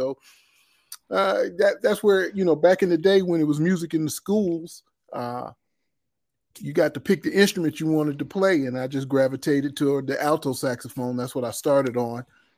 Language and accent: English; North Chicago, Illinois, United States; Oh, I grew up in North Chicago, Illinois.